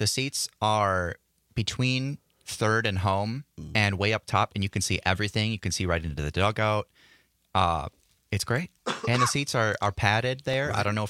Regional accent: Manitowoc, Wisconsin, United States; For me, growing up in Manitowoc, Wisconsin

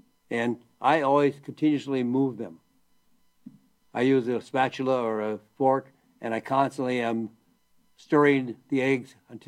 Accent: Green Bay, Wisconsin, United States; Well, you probably know that I am from Green Bay, Wisconsin.

